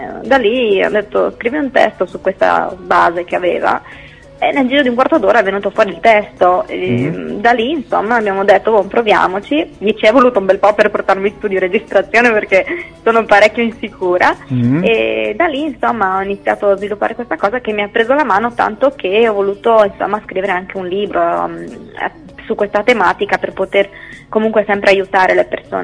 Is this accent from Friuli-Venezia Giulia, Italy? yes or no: yes; Friuli-Venezia Giulia, Italy; sono friulana, ho appena iniziato